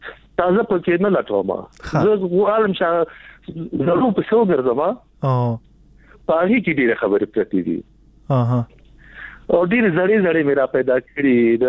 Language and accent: Pashto; Nangarhar, Afghanistan; زه د ننګرهار يم